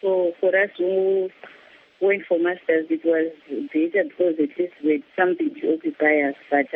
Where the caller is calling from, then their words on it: Masvingo, Zimbabwe; Okay, I'm calling you from Masingo.